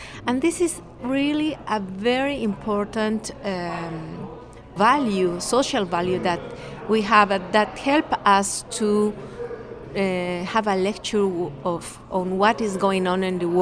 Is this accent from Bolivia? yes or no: yes; Bolivia; I come from Bolivia, and I work in the Solon Foundation.